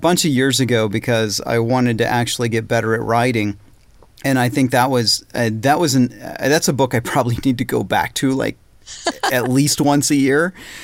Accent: Illinois, United States; accent: Southern; So I grew up in Southern Illinois and I had a really thick, like Southern style accent and that I really worked on for a lot of years.

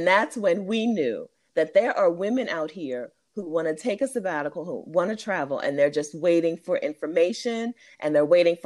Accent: Dover, Delaware, United States; moved away; When I first left Delaware, I'm from Dover, Delaware. When I first left Delaware, I thought I was going to spend a lot of time in Malaysia.

